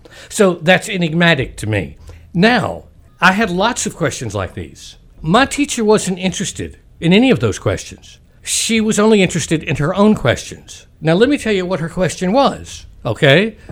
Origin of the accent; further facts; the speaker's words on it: South Carolina, United States; I was brought up in the South in the Low Country, but my family was a Jewish family.